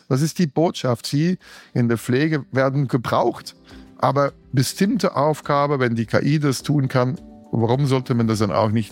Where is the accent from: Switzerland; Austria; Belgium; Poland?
Belgium; German is a second language; now in Germany; Und ich bin so erste Generation Migrant in Deutschland. Ich komme ursprünglich aus Belgien.